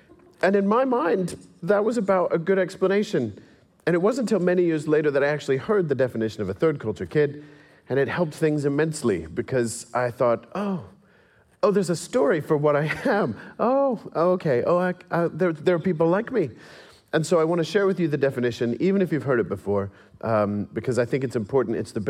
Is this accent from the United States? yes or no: no; England, United Kingdom; accent: English; because I learned this accent much later on in life. My natural accent is English